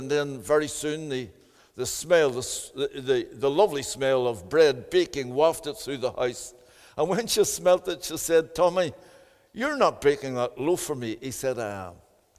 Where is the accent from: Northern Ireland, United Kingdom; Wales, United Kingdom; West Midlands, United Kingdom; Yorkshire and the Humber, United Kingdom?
Northern Ireland, United Kingdom; Belfast; born there; I was born on the Donegal Road in Belfast.